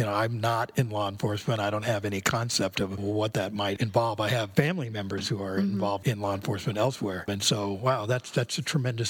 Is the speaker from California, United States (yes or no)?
yes; Healdsburg, California, United States; I grew up in Healdsburg, and I know that, you know, one of my memories of it was that there were, I think, 7 bars on Main Street